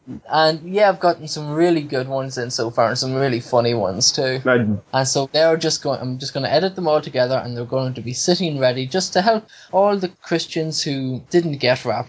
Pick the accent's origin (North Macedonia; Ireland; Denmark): Ireland; As an Irish father, probably sitting at home with my one-year-old daughter